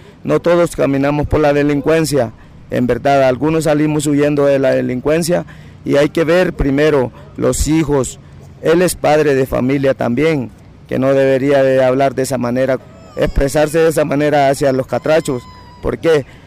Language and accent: Spanish; Guatemala; con eso venimos desde Guatemala